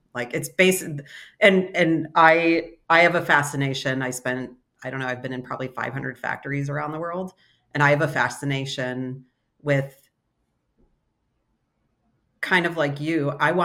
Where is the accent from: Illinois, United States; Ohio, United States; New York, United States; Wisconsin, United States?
Ohio, United States; Oh, I'm from Geauga County.